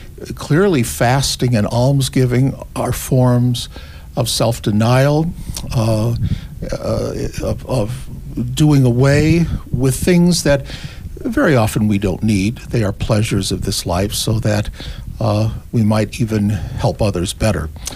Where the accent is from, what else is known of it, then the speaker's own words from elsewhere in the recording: Ireland; Well, being Irish, I would like to say it's a solemnity. It is in Ireland.